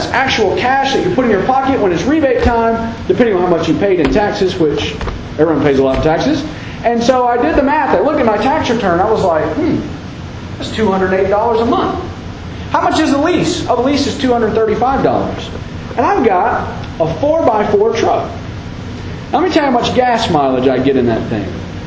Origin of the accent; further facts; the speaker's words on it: the South, United States; I am from the South. I grew up in the woods.